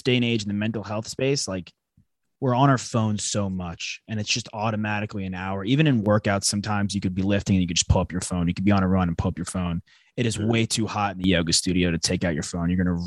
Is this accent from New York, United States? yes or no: yes; New York, United States; I'm from New York originally. I would roll back home